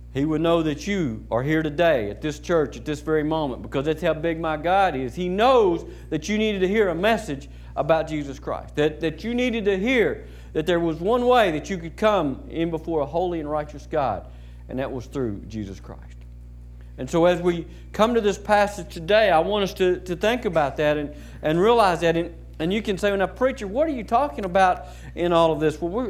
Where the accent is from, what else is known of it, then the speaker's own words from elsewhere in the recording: Texas, United States; I mean, I'm from Texas, okay? Southern Oklahoma, it might be different, but we're in Texas, okay?